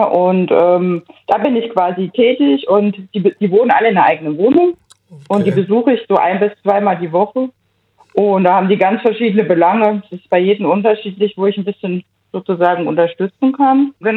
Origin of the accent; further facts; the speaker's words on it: Erfurt, Thuringia, Germany; also ich komme ja aus Erfurt